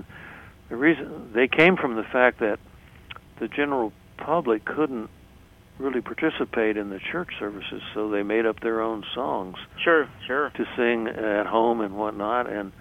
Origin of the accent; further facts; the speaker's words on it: Oklahoma City, Oklahoma, United States; And we grew up together in Oklahoma City.